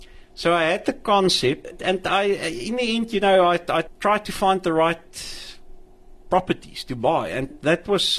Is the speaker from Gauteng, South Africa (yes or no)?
yes; Kempton Park, Gauteng, South Africa; I was originally born in Pretoria, and I grew up in Kempton Park.